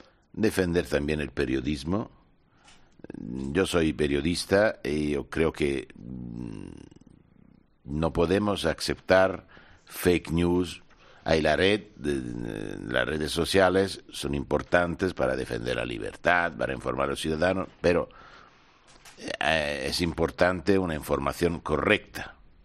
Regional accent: Italy; Spanish is a second language; Yo soy italiano, los italianos les gusta mucho España

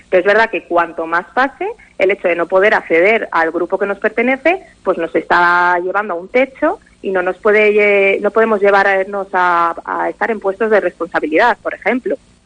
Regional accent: Valladolid, Castile and León, Spain; moved away as an adult; Yo fui una de las que me he tenido que mover, yo soy de Valladolid, acabé en 2011 la carrera y me vine para acá

